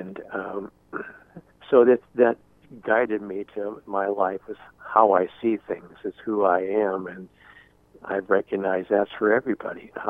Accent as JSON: {"language": "English", "town": "Seattle", "region": "Washington", "country": "United States", "lives_now": "Colorado, United States", "said": "because I was from Seattle and he was from Tacoma, and here we are in Colorado."}